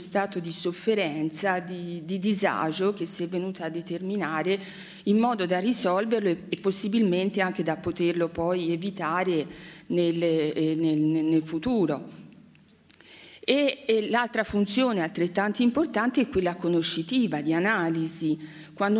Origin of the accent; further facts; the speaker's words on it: Pisa, Tuscany, Italy; born there; also born or lived in Milan; siamo a Milano e che è la mia città adottiva, perché sono nata a Pisa, ma passo il 50% del mio tempo qui a Milano per lavoro, ormai mi sono anche affezionata alla città